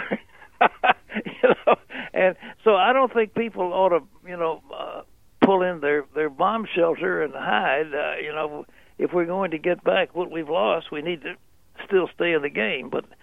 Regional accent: Virginia, United States; But God led me to leave New York City and come down to Virginia, where my home state

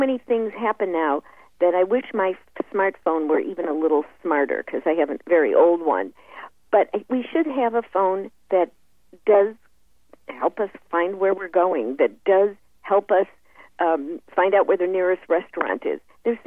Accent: Chicago, Illinois, United States; And I even left the message that I'm from Chicago and live here, so I'll be wearing my Cubs shirt and my Giants hat.

